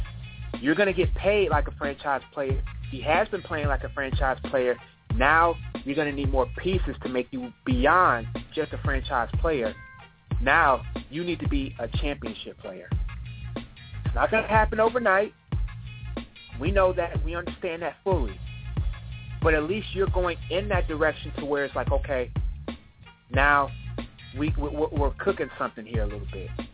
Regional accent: Detroit, Michigan, United States; my hometown team, the Detroit Pistons, they've been quietly making some moves of their own

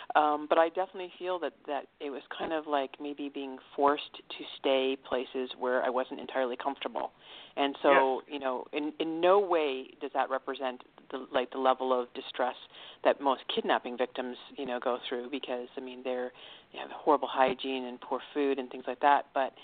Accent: Toronto, Ontario, Canada; born there; I was born in Toronto, Canada. I've lived all over the place. And, it's kind of home Toronto

